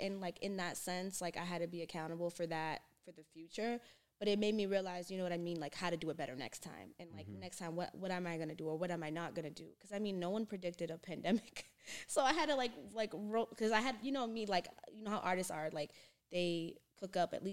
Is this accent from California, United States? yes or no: no; Massachusetts, United States; they're not feeling me because I'm from Mass and, like, you know, the music scene is a little different here than maybe in D.C.